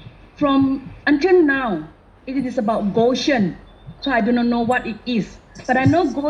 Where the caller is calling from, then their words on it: Singapore; from Singapore.